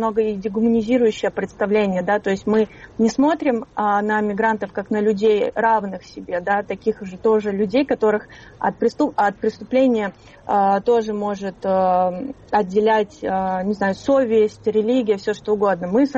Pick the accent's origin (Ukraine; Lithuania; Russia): Russia; born there; русская, да, и никто бы не посмотрел, что откуда там мои родители родом, и когда именно я родилась в России, когда я получила именно гражданство.